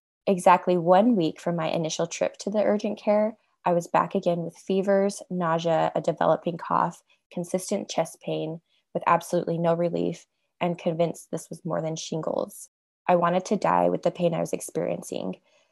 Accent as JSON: {"language": "English", "region": "Utah", "country": "United States", "said": "and I'm from Utah."}